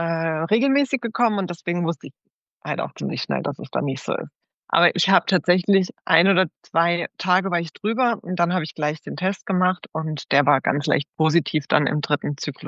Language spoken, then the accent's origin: German; Karlsruhe, Baden-Württemberg, Germany; Ich komme aus Karlsruhe.